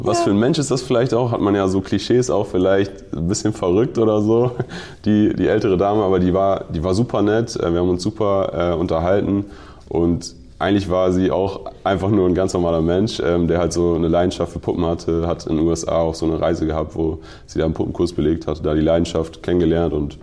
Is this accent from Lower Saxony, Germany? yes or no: yes; Diepholz, Lower Saxony, Germany; Zu Hause, ich komme ursprünglich aus Diepholz, sagt vielleicht manchen was.